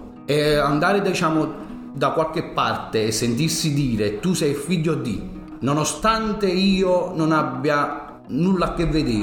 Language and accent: Italian; Ercolano, Campania, Italy; io vengo da Ercolano, quartiere pugliano.